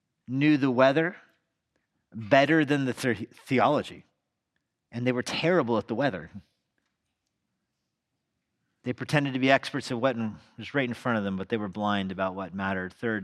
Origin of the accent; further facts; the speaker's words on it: New Mexico, United States; I'm not a sailor. I'm from New Mexico.